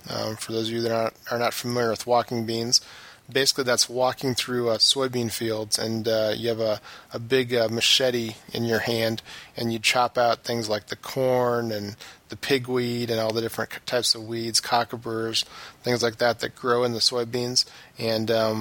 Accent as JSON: {"language": "English", "region": "Nebraska", "country": "United States", "tie": "born or raised there", "said": "I was actually in 4-H as a boy growing up in Nebraska"}